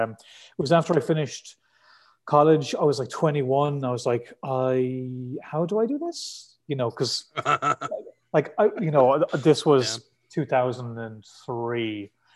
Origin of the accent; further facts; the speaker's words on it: Ireland; I was being too Irish and weird about it.